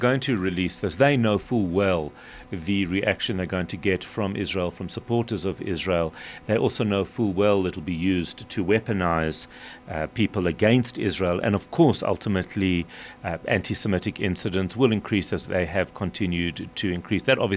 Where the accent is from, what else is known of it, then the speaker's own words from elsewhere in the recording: South Africa; I can't vote because I'm not American. Does that make America a discriminatory country and discriminating against Africans because I'm a South African?